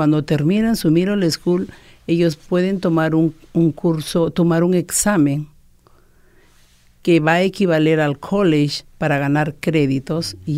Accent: Peru; moved away; Bueno, yo soy peruana.

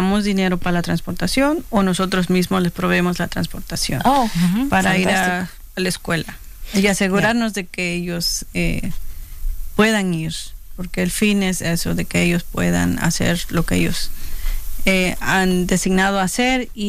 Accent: Oaxaca, Mexico; moved away; Yo soy mexicana también, del estado de Oaxaca. Yo vine igual hace como 20 años a este país.

